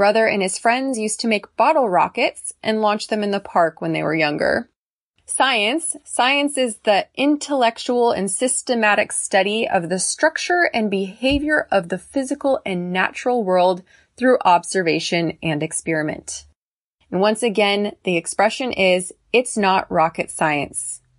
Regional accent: United States; I'm not German. I'm not male. I'm not short, right? I'm American.

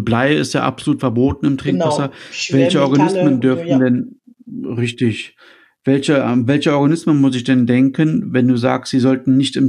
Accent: Düsseldorf, North Rhine-Westphalia, Germany; also ich als Düsseldorfer

